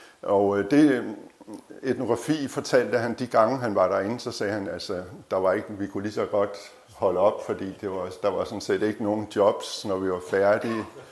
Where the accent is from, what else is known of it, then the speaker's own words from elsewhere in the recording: Birkerød, Capital Region of Denmark, Denmark; Jeg er vokset op i Birkerød, nord for København, ude på en pløjemark